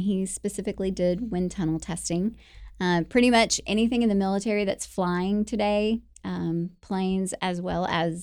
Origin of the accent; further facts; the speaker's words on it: Tullahoma, Tennessee, United States; I am from Tullahoma, Tennessee.